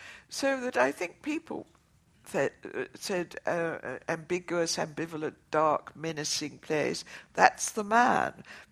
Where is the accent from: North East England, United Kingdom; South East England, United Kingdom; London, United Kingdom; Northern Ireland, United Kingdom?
South East England, United Kingdom; Oxford; born or raised there